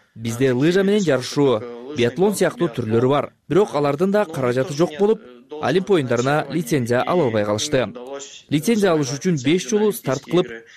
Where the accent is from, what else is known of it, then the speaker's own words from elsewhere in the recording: Karakol, Issyk-Kul Region, Kyrgyzstan; Мен Кыргызстанда, Каракол шаарында туулуп өскөнүмө кубанам жана сыймыктанам. Ысык Көл менин мекеним.